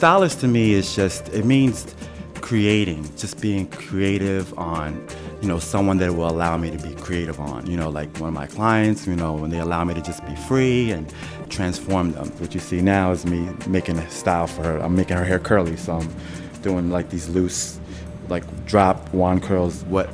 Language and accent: English; New York, United States; moved away as an adult; I'm from New York. I moved out here. I got a job at a salon.